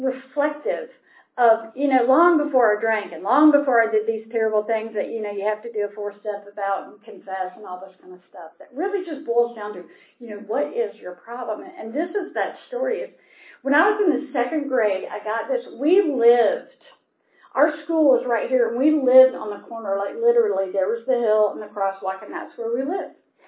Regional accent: Atlanta, Georgia, United States; I grew up here in Atlanta. I'm the youngest of four.

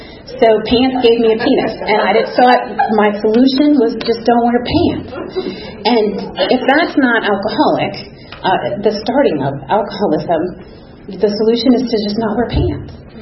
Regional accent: Pennsylvania, United States; born there; also born or lived in Texas / Georgia / Ohio; And so I was born in Pennsylvania. We moved to Texas, back to Pennsylvania, to Georgia, back to Pennsylvania, to Ohio, back to Pennsylvania.

